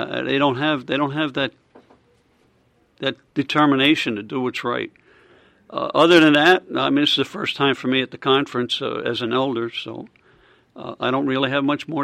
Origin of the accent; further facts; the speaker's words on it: Pennsylvania, United States; from Northeast Pennsylvania.